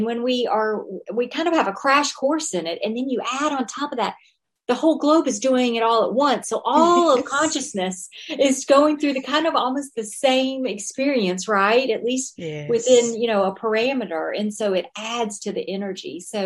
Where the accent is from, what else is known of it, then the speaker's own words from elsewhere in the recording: Memphis, Tennessee, United States; I'm from Memphis. So going to a meditation class, you know, 12 years ago was a very woo-woo thing to do.